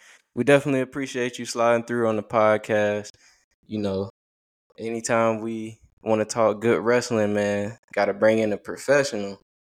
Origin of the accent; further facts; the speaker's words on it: United States; You know, as an American, I got an appreciation for the foreign crowds